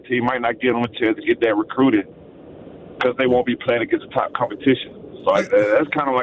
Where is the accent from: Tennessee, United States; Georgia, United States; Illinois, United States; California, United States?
Georgia, United States; Atlanta; Like, for me, growing up in Atlanta, like, we played a hard region